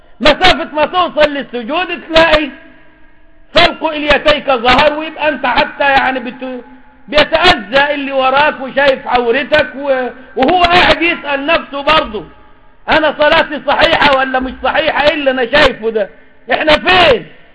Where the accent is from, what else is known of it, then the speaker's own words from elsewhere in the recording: Egypt; now in United States; احنا عندنا في مصر بنقول للشباب روح الشغل بالقميص والبنطلون